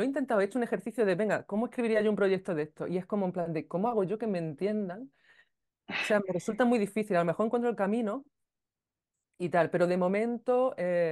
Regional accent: Andalusia, Spain; accent: Andalusian; en mi destreza natural yo tengo un acento más andaluz, pero bueno, quería neutralizar un poco ese acento

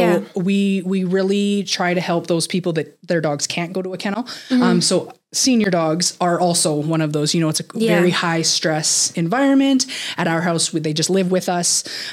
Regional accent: Calgary, Alberta, Canada; now in Cochrane, Canada; I am from Calgary. We are now in Cochrane.

